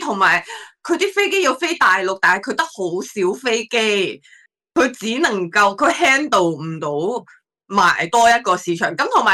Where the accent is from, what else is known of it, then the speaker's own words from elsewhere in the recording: Hong Kong; 係減，但係唔係我哋香港人減咗啫